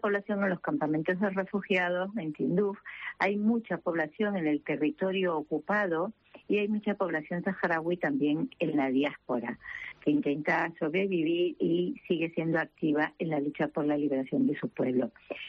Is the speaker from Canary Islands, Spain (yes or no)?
yes; Canary Islands, Spain; Yo, pues bueno, como canaria y bueno, también como española